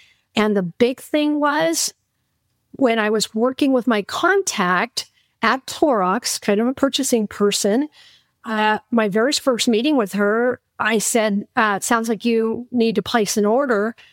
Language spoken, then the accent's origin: English; Menlo Park, California, United States; I grew up in Menlo Park, California.